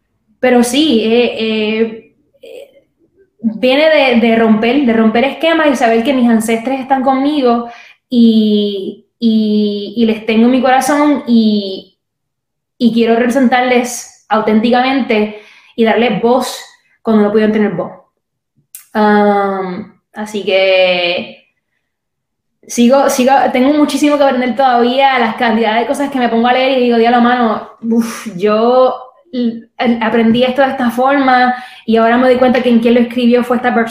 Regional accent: Puerto Rico; moved away; qué puedo hacer desde aquí como puertorriqueña

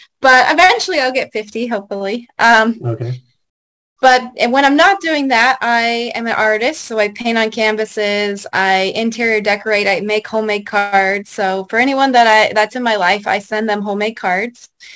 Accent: Colorado, United States; I'm from Colorado, so I like microbrews.

